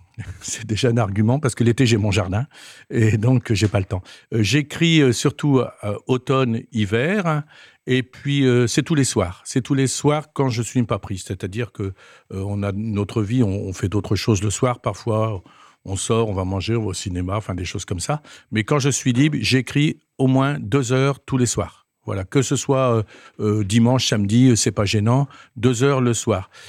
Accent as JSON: {"language": "French", "town": "Cayeux-sur-Mer", "region": "Hauts-de-France", "country": "France", "said": "puisque je suis originaire de Cailleux, je connais bien le secteur."}